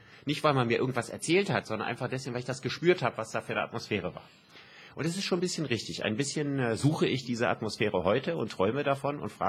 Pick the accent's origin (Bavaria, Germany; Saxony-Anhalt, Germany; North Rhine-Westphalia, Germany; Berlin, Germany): North Rhine-Westphalia, Germany; Solingen; Meine Heimatstadt Solingen